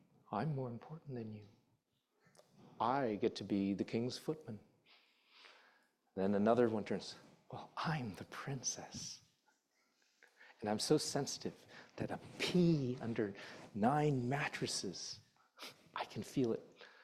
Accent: Chicago, Illinois, United States; now in Pittsburgh, United States; yeah, I'm from Chicago, and the Bears traded Justin Fields to the Pittsburgh Steelers for a 6th-round draft pick. I'm living here in Pittsburgh

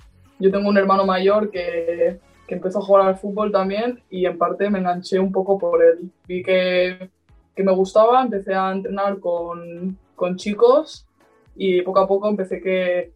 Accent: Barcelona, Catalonia, Spain; yo que soy de Barcelona y que bueno, siempre en mi casa ha estado muy inculcado el Barça.

